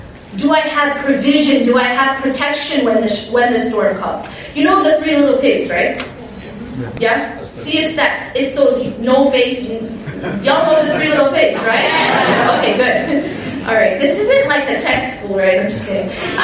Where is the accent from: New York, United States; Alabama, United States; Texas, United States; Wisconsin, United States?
Wisconsin, United States; I grew up in Wisconsin. We got a lot of snow.